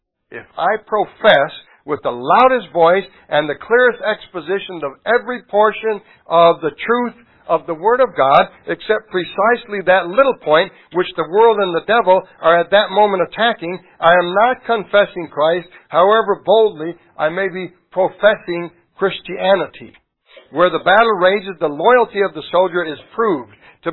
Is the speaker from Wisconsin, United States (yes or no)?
yes; Milwaukee, Wisconsin, United States; my hometown of Milwaukee and Chicago lately?